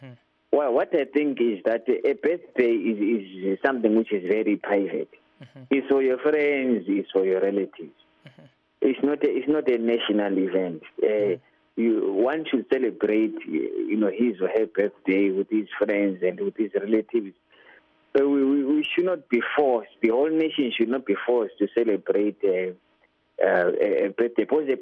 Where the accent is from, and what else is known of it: Bulawayo, Zimbabwe